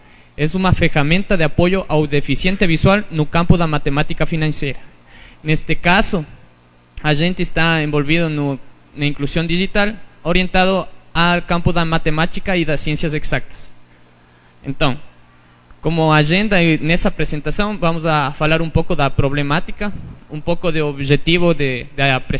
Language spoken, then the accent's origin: Portuguese; Ecuador; Portuguese is a second language; now in Brazil; Sou equatoriano e agora estou fazendo um mestrado aqui no São Paulo, né?